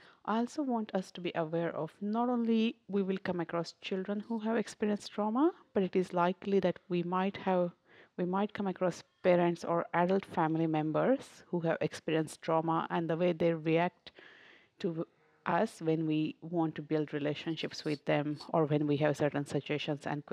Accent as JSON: {"language": "English", "country": "India", "second_language": "English", "said": "Culturally speaking, I'm from India, and that allows me to understand the perspectives of migrants and that differences in the culture"}